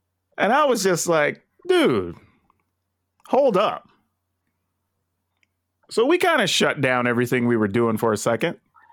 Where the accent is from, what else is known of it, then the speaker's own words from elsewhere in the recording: Texas, United States; I grew up in South Texas. I know people from Mexico.